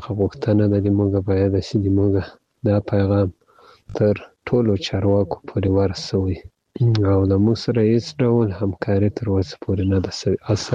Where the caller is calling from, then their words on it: Ghazni, Afghanistan; زه د غزنی دی ولایت د یک دی ولسوالی څخه تاسو ته پیغام پرېږدم.